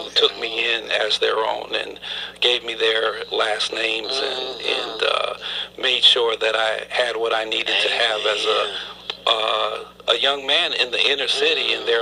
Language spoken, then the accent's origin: English; Buffalo, New York, United States; also born or lived in Rochester; I was born in Rochester, New York, but raised in Buffalo, New York